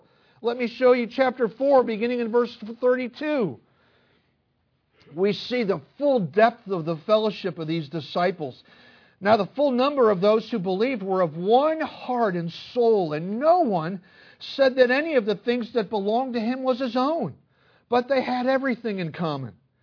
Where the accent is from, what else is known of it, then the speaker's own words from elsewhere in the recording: Chicago, Illinois, United States; I'm from Chicago. You're from Ball Ground. Guess what? We're joined at the root.